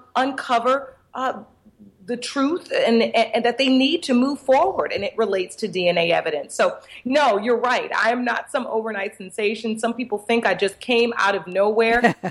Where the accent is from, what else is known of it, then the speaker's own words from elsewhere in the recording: Detroit, Michigan, United States; also born or lived in New York / New Jersey; I started off practicing law in my hometown of Detroit, Michigan, and then moved on to New York and New Jersey